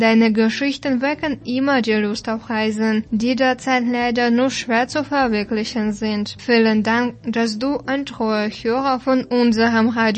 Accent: Gera, Thuringia, Germany; das waren meine persönlichen Gedanken über das Leben in meinem Heimatstadt Gera während der DDR-Zeit und in der darauf folgenden Jahrzehnten in der Bundesrepublik Deutschland.

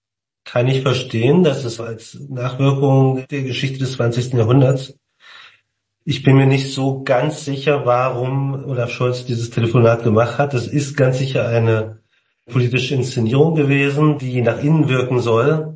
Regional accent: East Germany, Germany; ich bin also in der DDR aufgewachsen.

